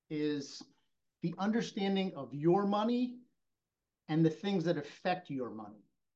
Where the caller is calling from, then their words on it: Manhasset, New York, United States; So I'm calling from Manhasset, New York.